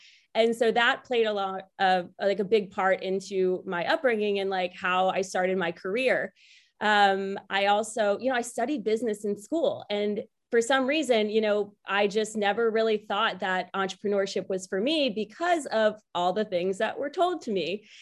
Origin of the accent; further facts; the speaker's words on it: Philadelphia, Pennsylvania, United States; Hi, everybody. I am from Philadelphia, Pennsylvania